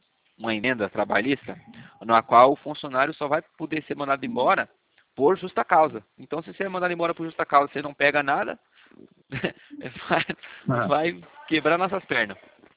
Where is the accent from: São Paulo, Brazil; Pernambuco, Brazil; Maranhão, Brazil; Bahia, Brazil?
São Paulo, Brazil; São José dos Campos; Eu sou aqui de São José dos Campos.